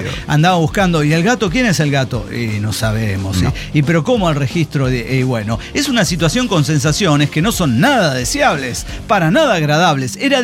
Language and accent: Spanish; Mérida, Yucatán, Mexico; Pero en realidad soy de Mérida, Yucatán. Sí, y además mido 1.60 m.